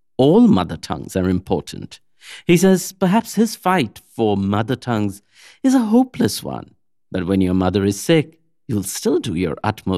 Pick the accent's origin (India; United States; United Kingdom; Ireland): India; West Bengal; first language Bengali; English is a second language; in Kolkata. I grew up studying in English, I write in English, I argue in English. But whenever anyone asks me, what is your mother tongue? I reply without hesitation, Bengali.